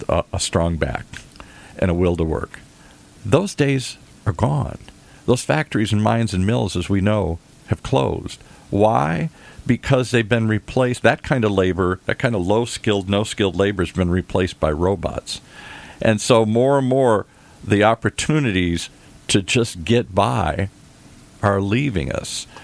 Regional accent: Detroit, Michigan, United States; I grew up in the Midwest. Hardworking people.

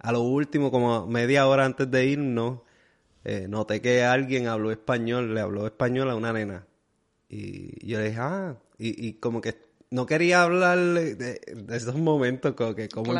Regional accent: Salinas, Puerto Rico; Y nací allá. Me dijo, ok. Y yo le dije, soy de Salinas.

